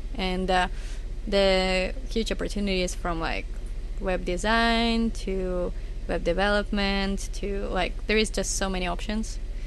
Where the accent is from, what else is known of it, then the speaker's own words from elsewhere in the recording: Minsk, Belarus; We actually don't, because I'm from Minsk.